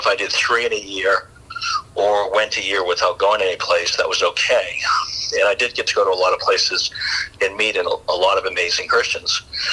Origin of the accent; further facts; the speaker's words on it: Maine, United States; my hometown of Maine, where I grew up.